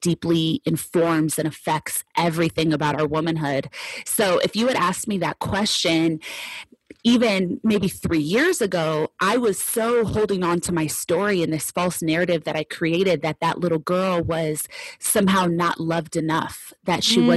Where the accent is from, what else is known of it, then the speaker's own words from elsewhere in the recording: Los Angeles, California, United States; I grew up in Los Angeles. I'm an LA native.